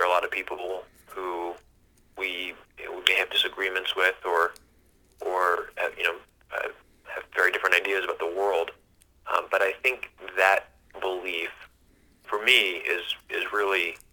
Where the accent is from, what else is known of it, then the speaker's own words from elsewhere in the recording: Iowa, United States; watching what was happening both in my home state of Iowa and across the country.